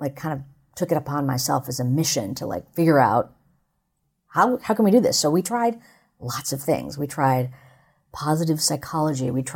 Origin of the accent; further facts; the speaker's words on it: India; And, you know, I'm an Indian woman, so, like, meditation is not something really new to me.